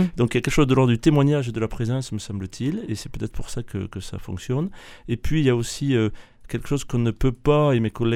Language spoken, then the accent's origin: French; Mazamet, Occitanie, France; accent: Tarn; comme mon accent me trahit, vous comprenez que je suis d'origine du Tarn du Sud-Ouest.